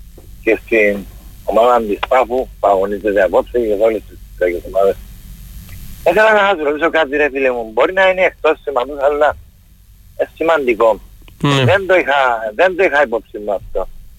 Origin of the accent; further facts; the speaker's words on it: Morphou, Nicosia District, Cyprus; Είμαι από τη Μόρφου.